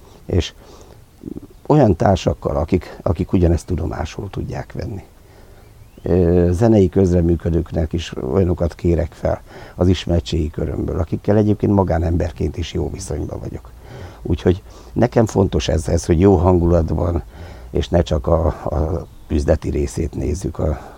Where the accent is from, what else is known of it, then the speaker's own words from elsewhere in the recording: Monok, Borsod-Abaúj-Zemplén, Hungary; én Hegyaljáról származom, Monokhoz. Hát ez is monoki születésű vagyok, de hát szerencs van a beírva az igazolványomban, mert ott volt szülő otthon.